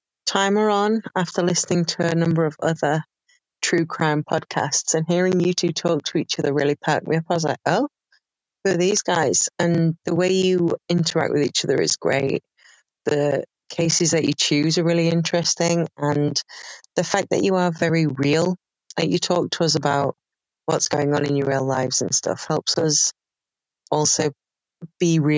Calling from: Yorkshire and the Humber, United Kingdom; I'm from Yorkshire in England.

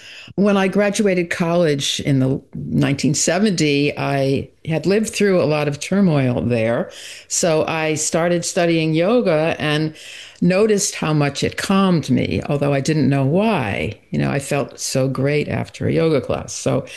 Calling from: Northampton, Massachusetts, United States; I'm in Northampton, Massachusetts, where I live.

